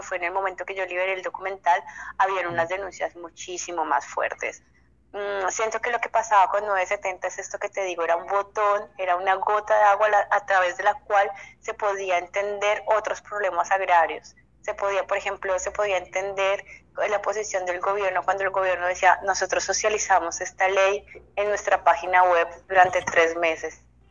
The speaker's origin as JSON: {"language": "Spanish", "country": "Colombia", "said": "qué estaba pasando en mi país fue un titular en los medios masivos de Colombia"}